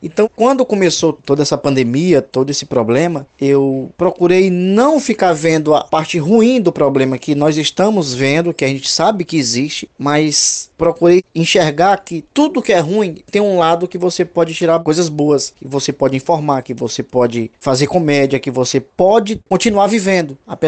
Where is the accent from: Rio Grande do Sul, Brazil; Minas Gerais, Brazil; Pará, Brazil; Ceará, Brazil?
Ceará, Brazil; Eu tô sendo humorista cearense, eu sou cearense.